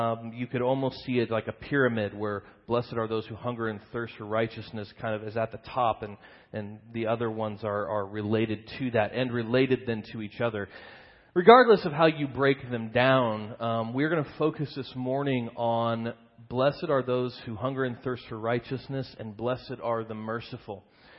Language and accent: English; Kansas City, United States; I've mentioned Kansas City Barbecue in my past sermons because I'm from Kansas City.